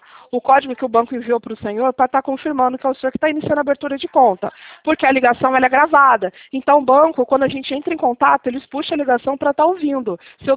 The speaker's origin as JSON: {"language": "Portuguese", "region": "Rio de Janeiro", "country": "Brazil", "said": "eu sou do Rio de Janeiro."}